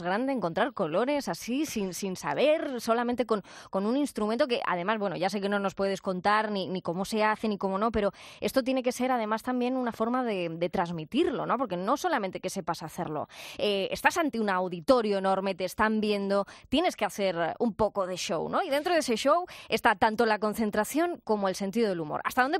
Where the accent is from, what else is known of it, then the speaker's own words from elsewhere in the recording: Spain; También nos enorgullecemos como españoles, ¿no?